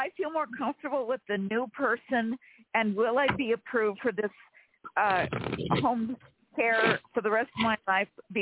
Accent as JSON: {"language": "English", "town": "Sacramento", "region": "California", "country": "United States", "said": "I'm from Sacramento, California."}